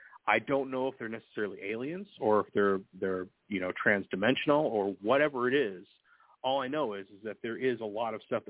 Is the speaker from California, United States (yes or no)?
yes; Big Bear, California, United States; my hometown of Big Bear, California. It's kind of a ski resort-esque, you know, away from it all type of town.